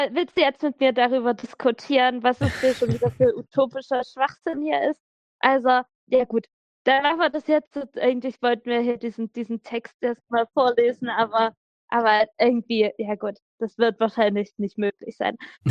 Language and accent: German; East Germany, Germany; accent: East German; also ich komme ja bekanntlich aus Ostdeutschland, was man vielleicht minimal an meinem Dialekt hören könnte.